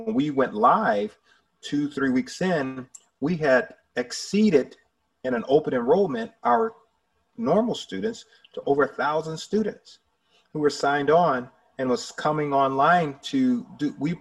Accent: Manchester, Georgia, United States; growing up in Manchester, Georgia, a little small town, my brothers and I, we did not allow that to confine us.

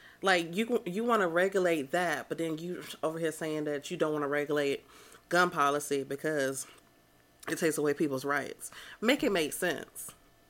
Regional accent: Alabama, United States; especially states like our home state, well, my home state, Alabama

